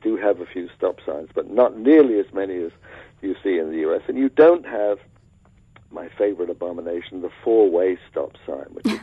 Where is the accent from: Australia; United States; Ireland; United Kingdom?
United Kingdom; London; I grew up in London, and London is now completely changed from what it was when I first grew up.